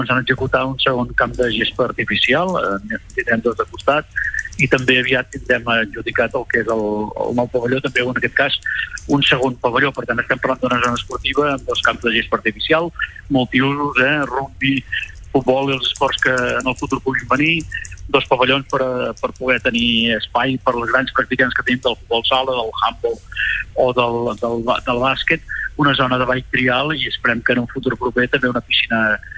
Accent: Torroella de Montgrí, Catalonia, Spain; a tots els que som de Torroella

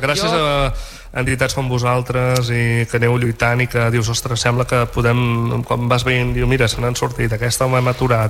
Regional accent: Begur, Catalonia, Spain; jo que sóc de Begur, em centro en el cas de Begur perquè és el que ho conec més

